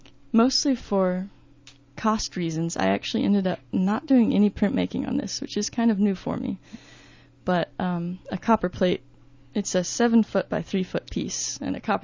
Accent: Texas, United States; Yeah, I grew up in West Texas. It's not very populated at all. It's a really sparsely populated region because it's pretty harsh desert ecosystem out there.

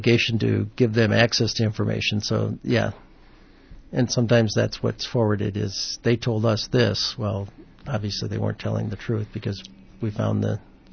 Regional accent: Lakeville, Minnesota, United States; Because I grew up in Lakeville, so sometimes we'd have to go over there for speeding tickets

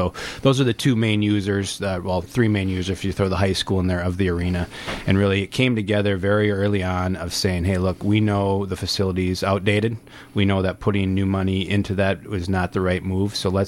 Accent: Grand Forks, North Dakota, United States; Yeah, I grew up in Grand Forks, North Dakota. Sure. Kind of mandatory there if you played all through high school.

